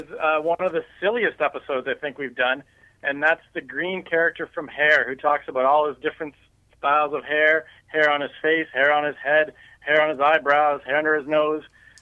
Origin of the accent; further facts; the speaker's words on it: Canada; from Canada, where we're from